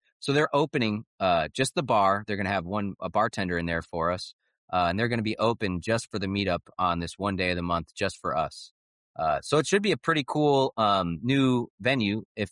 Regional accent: Michigan, United States; And this is my hometown meetup of the Southwest Michigan meetup.

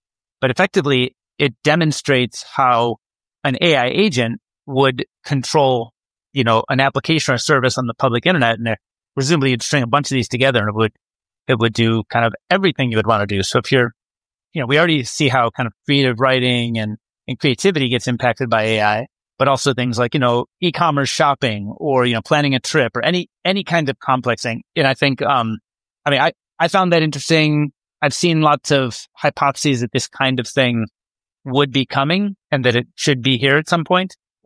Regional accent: Midwest, United States; I'm from the Midwest.

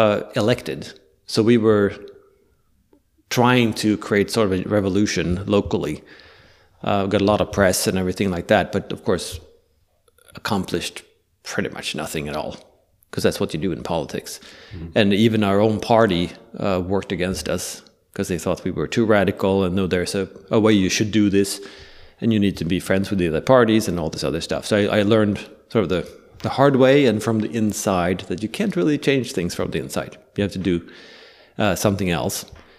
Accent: Sweden; So I guess the place and time to start for me is where I grew up in Sweden

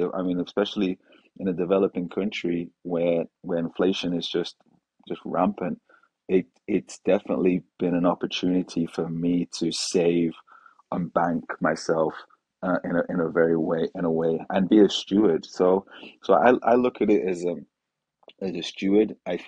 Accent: United Kingdom; also born or lived in Tanzania / Kuwait; moved to the UK. So I was in the UK for 25 years. So home schooling there, called uni there and worked there, and then when I was 28, 27, 28, I moved to Tanzania.

